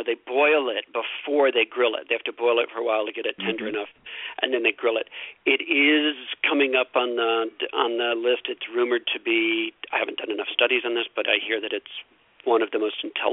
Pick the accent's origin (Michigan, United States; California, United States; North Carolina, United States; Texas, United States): Texas, United States; Lubbock; born there; Yeah, I was born in Lubbock, Texas. We couldn't afford the accent. That's why you can't hear it.